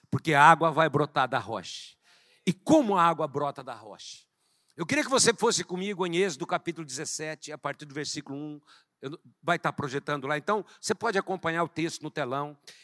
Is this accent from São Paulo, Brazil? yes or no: yes; Ribeirão Preto, São Paulo, Brazil; born there; É que eu nasci em Ribeirão Preto, né? Fui o único dos filhos que nasci em Ribeirão Preto, justamente nessa época que meus pais estavam em Ribeirão Preto, né? E eu nasci em Ribeirão